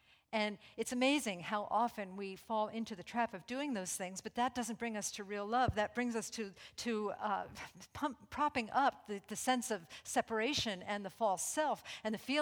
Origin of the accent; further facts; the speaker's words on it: New York, United States; living room has a lot of hay and rabbit poo in it, of course. You know, we're very elegant here. We're from New York. We're very sophisticated, you know.